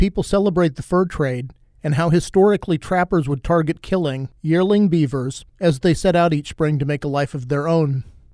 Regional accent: Ellsworth, Kansas, United States; I have shared before that in my hometown of Ellsworth, Kansas, it's Cowtown Days

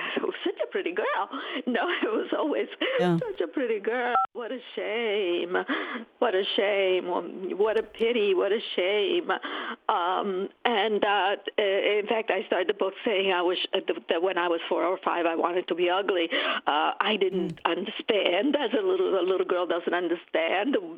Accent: Italy; English is a second language; since I'm from Italy, it seemed like the natural thing to do, to teach Italian.

